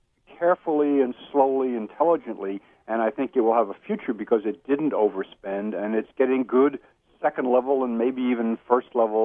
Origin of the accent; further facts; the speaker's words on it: Queens, New York, United States; Well, I got the soccer bug by growing up in Queens, New York, in a very ethnic community